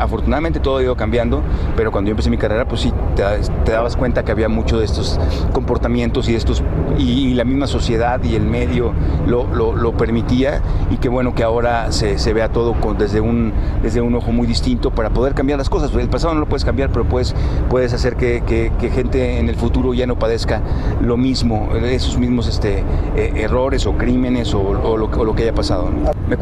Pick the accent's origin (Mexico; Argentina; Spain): Mexico; northern Mexico; Yo soy norteño